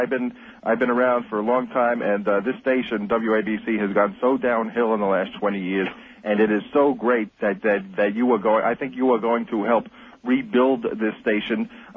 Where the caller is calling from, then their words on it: Staten Island, New York, United States; I'm calling from Staten Island, New York.